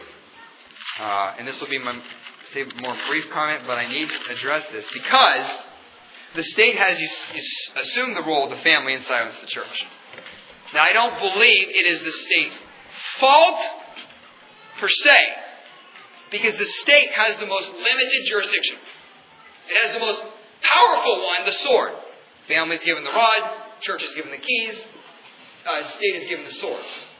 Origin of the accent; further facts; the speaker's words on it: United States; Yes, we're citizens of America. And I thank God for my citizenship as an American.